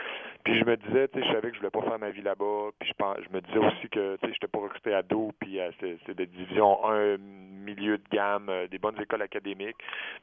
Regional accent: Quebec, Canada; now in Quebec City, Canada; Puis moi, je viens de l'Abitibi, fait que Québec, pour moi, c'est un gros village

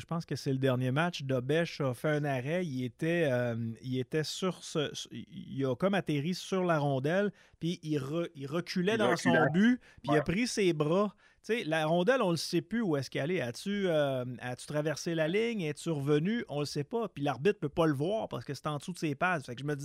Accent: Quebec, Canada; en tant que Québécois

